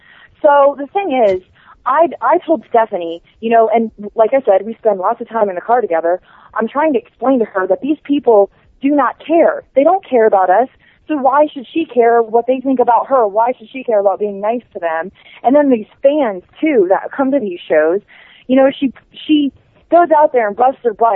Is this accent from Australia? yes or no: no; Ohio, United States; just because we're from Ohio, just because we're from the Midwest.